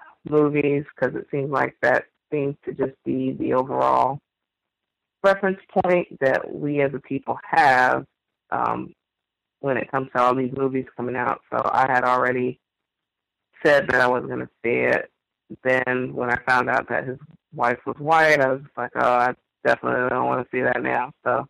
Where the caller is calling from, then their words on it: New Orleans, Louisiana, United States; Yes, I'm the caller from New Orleans, Louisiana.